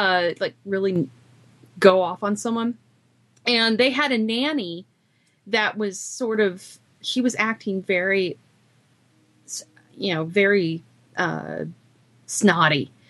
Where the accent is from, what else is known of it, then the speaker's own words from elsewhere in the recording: Ireland; I'm Irish. I can say that.